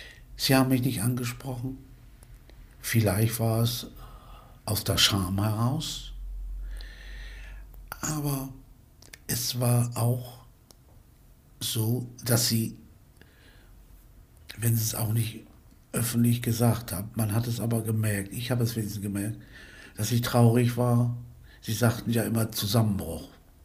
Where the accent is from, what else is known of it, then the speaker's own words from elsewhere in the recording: Germany; Nein, ich bin Deutscher. Und bleib es. Mehr kann ich darüber nicht sagen. Ich liebe das Land und ich bin hier geboren